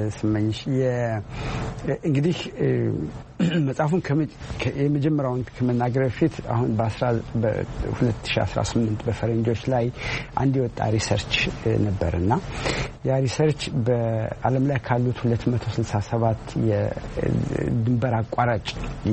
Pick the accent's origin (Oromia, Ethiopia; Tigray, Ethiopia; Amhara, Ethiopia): Oromia, Ethiopia; Ambo; እኔ አምቦ ነው ተወልጄ ያደግኩት። አባቴ ከቤታችን ጀርባ የሽንኩርት እርሻ ነበረው